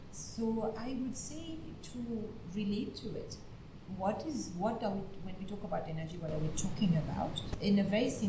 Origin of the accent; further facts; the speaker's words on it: France; English is a second language; being French and this being an Indian system, kind of, it was just not for me.